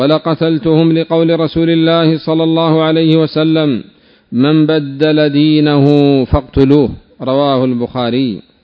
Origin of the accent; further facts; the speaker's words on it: Yemen; يعني مثلا أنت، خاصة عندنا في اليمن، يقتل القاتل عمدا عدوانا ويجلس في السجن 10 سنين ويخرج براءة ربما بعض الأحيان.